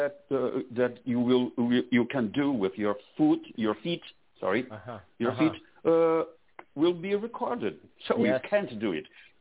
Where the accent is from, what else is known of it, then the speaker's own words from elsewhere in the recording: Brazil; English is a second language; moved away as an adult; now in Florida, United States; So this is because I moved from Brazil to here. I'm in Florida now.